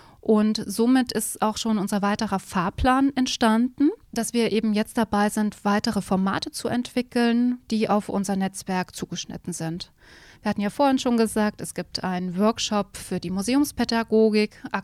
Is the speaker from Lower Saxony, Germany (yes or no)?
no; Thuringia, Germany; born there; Ich bin gebürtige Thüringerin. Ich habe in Jena studiert, nämlich Volkskunde Kulturgeschichte.